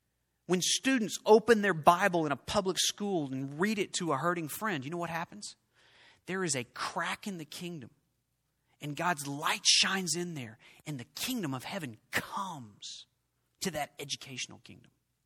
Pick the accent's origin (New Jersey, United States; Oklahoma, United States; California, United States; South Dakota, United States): Oklahoma, United States; I grew up in Oklahoma. We played checkers.